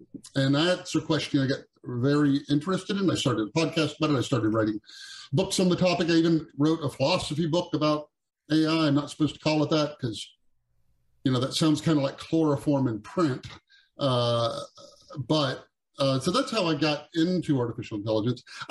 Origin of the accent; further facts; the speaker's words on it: Texas, United States; now in West Coast, United States; I'm from Texas, and I moved to the West Coast because it seemed like that was where, it seemed like technology was kind of the thing of the moment, and I wanted to be involved in it.